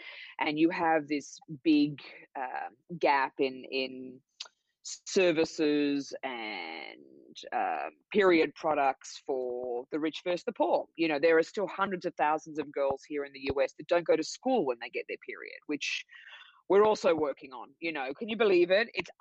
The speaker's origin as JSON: {"language": "English", "town": "Sydney", "region": "New South Wales", "country": "Australia", "tie": "born or raised there", "said": "So yes, you're right. I'm from Australia. I grew up in Sydney, which was amazing perspective, I think, and a great fun way to grow up as, you know, a young person."}